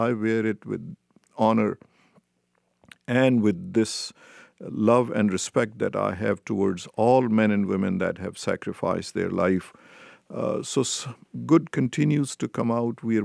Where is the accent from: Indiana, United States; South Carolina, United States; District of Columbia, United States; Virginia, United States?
Virginia, United States; As I come from Virginia, and Virginia has shown that there is solution to this difficult moment in our history.